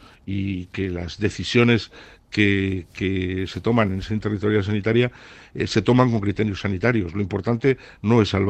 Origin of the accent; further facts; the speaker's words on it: Barakaldo, Basque Country, Spain; Más que nada porque soy de Baracaldo, ¿sabes?